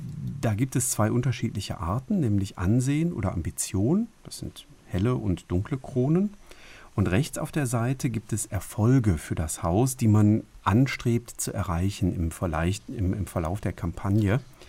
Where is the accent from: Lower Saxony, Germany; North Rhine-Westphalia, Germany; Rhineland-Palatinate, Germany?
North Rhine-Westphalia, Germany; Herzogenrath; oh, das sind die Farben meiner Heimatstadt hier, Herzogenrath, spiele ich mal in Gelb-Rot.